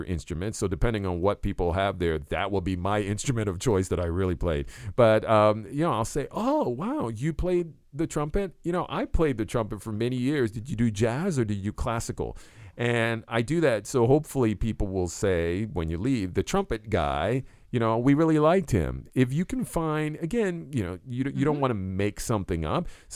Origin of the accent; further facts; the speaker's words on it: Florida, United States; also born or lived in Caribbean; now in New England, United States; for years, growing up in the Caribbean and in Florida, I didn't wear socks.